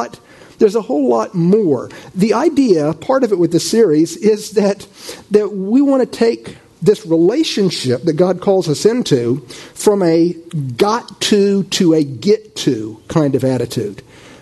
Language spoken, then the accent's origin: English; the South, United States; I grew up in the South. I grew up going to church pretty much every Sunday and oftentimes twice a day on Sundays.